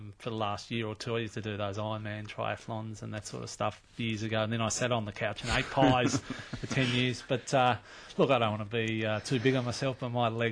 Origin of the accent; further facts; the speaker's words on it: Australia; I'm an Australian.